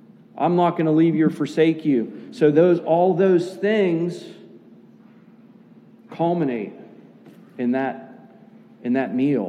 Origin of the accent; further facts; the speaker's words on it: United States; Yeah, I love being an American. I fought in Iraq. I'm a United States Marine.